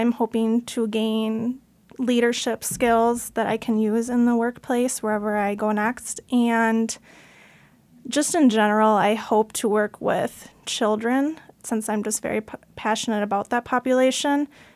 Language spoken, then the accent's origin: English; Minnesota, United States; Yeah, I'm from Minnesota.